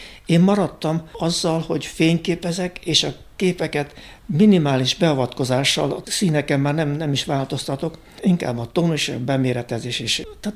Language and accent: Hungarian; Târgu Mureș, Mureș County, Romania; minket Marosvásárhelyeket nem kérdeztek meg a II. Világháború után, hogy hova akarunk tartozni.